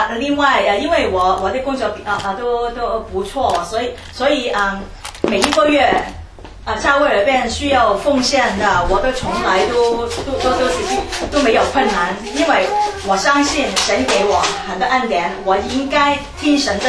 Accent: Hong Kong; 我们是从香港来的

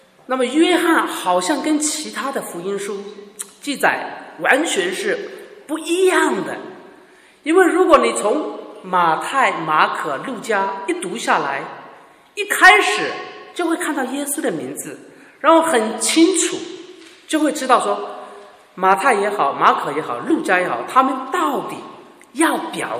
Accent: China; 对我们中国人来说，这个道字大概好像很靠近我们

